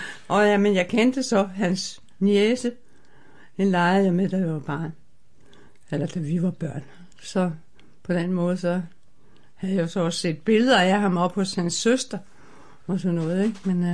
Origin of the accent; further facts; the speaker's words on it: Stenløse, Capital Region of Denmark, Denmark; born there; also born or lived in Vægtsø; Men jeg kom fra Stenløse af. Jeg er født i Stenløse Og så emigrerede jeg til Vægtsø.